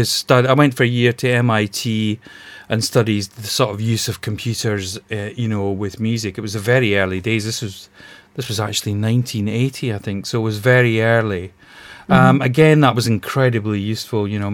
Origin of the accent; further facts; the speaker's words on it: Glasgow, Scotland, United Kingdom; now in London, United Kingdom; I mean, I'm originally from Glasgow, but, you know, I came down here about 30 years ago and I've hardly moved since.